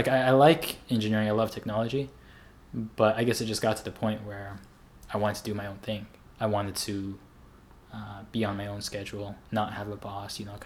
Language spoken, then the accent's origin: English; Colorado, United States; also born or lived in North Carolina; I'm from Colorado originally. And then my family ended up moving out to North Carolina later on. But I grew up mainly in Colorado.